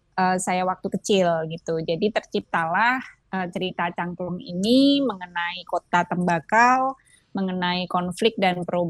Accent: Temanggung, Central Java, Indonesia; Terus saya kan lahir di Temanggung nih, itu lahir di Temanggung. Terus dulu itu zaman saya SD, SMP, SMA itu kan gegap gempita Temanggung itu sentralnya tembakau kan.

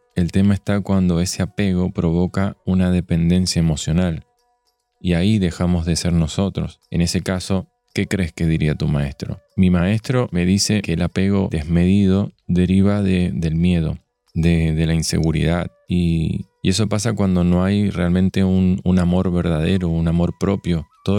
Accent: Argentina; now in United States; cuando salí la primera vez de Argentina y me iba a Estados Unidos

